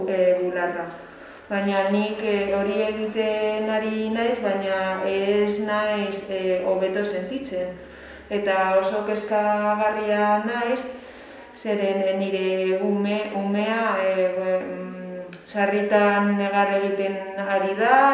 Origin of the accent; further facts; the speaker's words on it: Vitoria-Gasteiz, Basque Country, Spain; eta Gasteizkoa naiz. Hogeita ama zazpi urte ditut